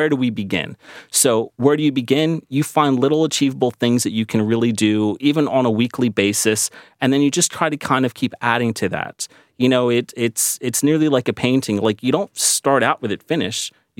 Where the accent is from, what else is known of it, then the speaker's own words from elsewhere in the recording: Philadelphia, Pennsylvania, United States; born there; You know, I was living in America where I was born in Philadelphia, and American culture can take hold of you.